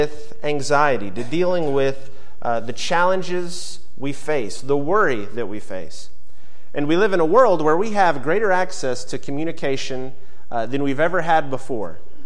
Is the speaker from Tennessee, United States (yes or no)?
yes; Memphis, Tennessee, United States; And I grew up in Memphis